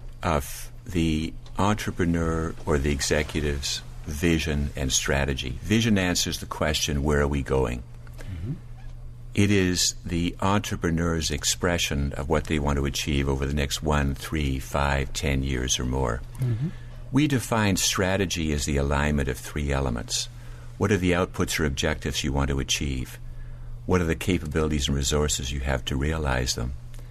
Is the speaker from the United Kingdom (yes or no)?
yes; Northern Ireland, United Kingdom; born there; I'm a wounded healer. I was born in Northern Ireland.